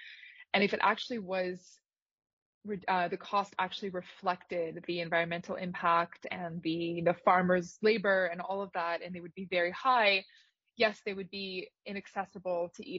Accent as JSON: {"language": "English", "country": "Moldova", "tie": "born or raised there", "said": "I was born in the Soviet Union in a tiny country called Moldova, landlocked between Romania and Ukraine, to a modest family of Russian, Ukrainian, and Jewish origins."}